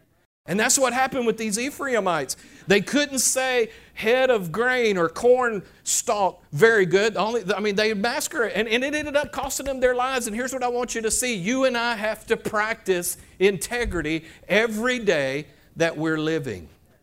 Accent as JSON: {"language": "English", "region": "the South", "country": "United States", "said": "because we're from the South."}